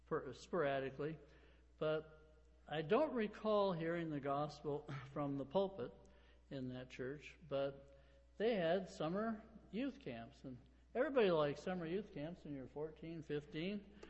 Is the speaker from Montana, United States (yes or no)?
yes; Billings, Montana, United States; born there; I was born in Billings, Montana, and attended church regularly.